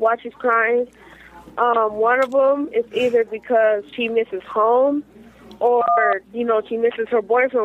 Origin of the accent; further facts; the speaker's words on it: Lincoln, Missouri, United States; Gary's from Lincoln, Missouri.